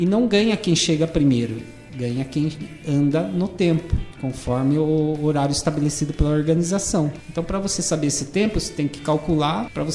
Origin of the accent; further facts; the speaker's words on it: Votorantim, São Paulo, Brazil; Sim, sou nascido em Votorantim, criado aqui, né? Cresci andando pelas ruas aí, jogando bola em campinho. E por um período tive que trabalhar, saí de Votorantim, né, para trabalhar, mas sempre morei aqui.